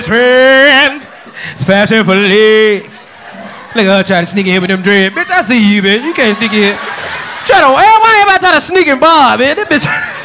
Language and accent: English; North Carolina, United States; I'm from North Carolina.